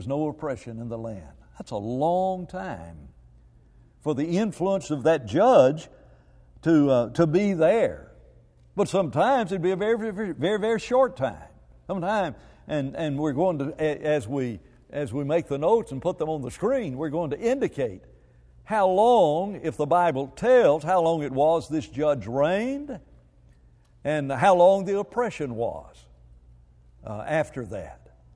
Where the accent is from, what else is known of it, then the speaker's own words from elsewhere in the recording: West Palm Beach, Florida, United States; all of a sudden he knew I was from West Palm.